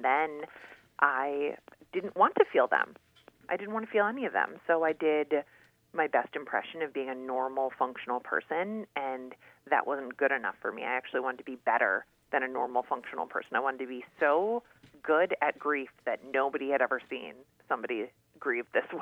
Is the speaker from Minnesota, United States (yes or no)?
yes; Minnesota, United States; accent: Minnesota; I am definitely from Minnesota. And you know what? I've never even tried to get rid of this accent